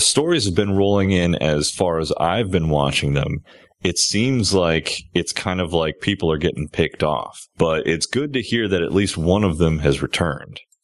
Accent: Miami, Florida, United States; Well, and just to clarify, you know, I grew up in Miami. Machetes are ubiquitous.

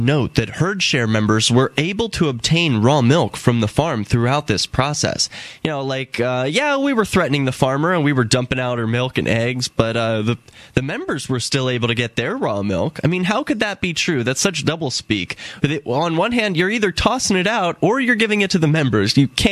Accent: Philadelphia, Pennsylvania, United States; now in Keene, United States; I'm from Philadelphia originally. Now that I'm up in Keene, New Hampshire, it's much more fertile soil to work with.

